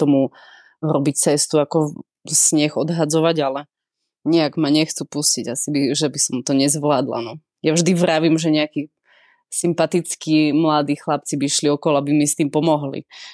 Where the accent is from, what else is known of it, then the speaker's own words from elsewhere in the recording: Prešov Region, Slovakia; born there; Tým, že ja som rodená Tatranka, tak zase až tak ďaleko som nešla.